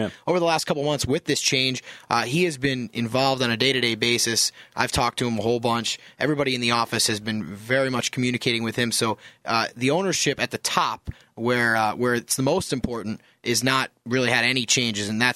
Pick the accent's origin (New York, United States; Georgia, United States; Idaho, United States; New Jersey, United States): New York, United States; I watch the U.S. Open because I'm from New York, and so that's kind of a special thing.